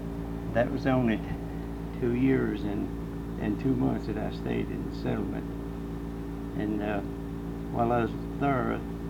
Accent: Mousie, Kentucky, United States; Born and raised in Mousie, Kentucky.

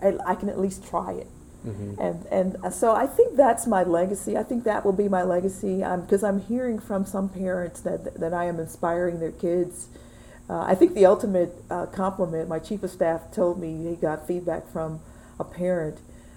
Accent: Detroit, Michigan, United States; I typically will talk about my life growing up in Detroit

